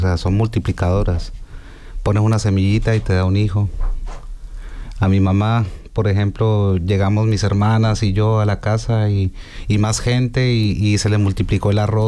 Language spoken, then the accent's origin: Spanish; Cali, Valle del Cauca, Colombia; Bueno, somos de Cali, Colombia, donde la salsa abunda, ¿no? Crecimos con eso, nacemos con eso, va en la sangre.